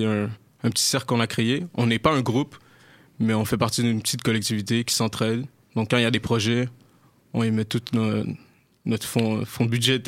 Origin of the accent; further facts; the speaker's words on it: Quebec City, Quebec, Canada; also born or lived in Kigali, Rwanda; Puis on est arrivé dans la ville de Québec quand j'avais à peu près 3 ans. So, j'ai grandi à Québec.